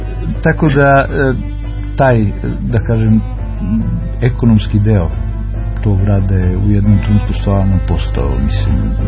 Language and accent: Serbian; Kragujevac, Šumadija, Serbia; ja sam rođen u Kragujevcu. Znači, rođen sam u zgradi gde sam posle bio student medicine. Stanovao sam u ulici grada Sirena koje jedno 800 metara ili kilometara odatle. Išao sam u školu Svetozar Marković koja je na drugu stranu.